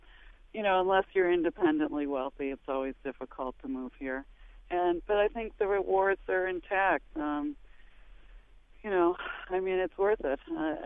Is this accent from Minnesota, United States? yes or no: no; East Hampton, New York, United States; now in Manhattan, United States; I grew up in East Hampton when it was a very lonely, no life after Labor Day type of place.